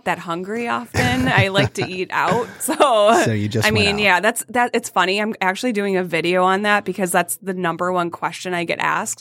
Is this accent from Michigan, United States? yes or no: yes; Detroit, Michigan, United States; also born or lived in Hamtramck; I was born in Hamtramck. I was raised in Detroit for some time as a young child.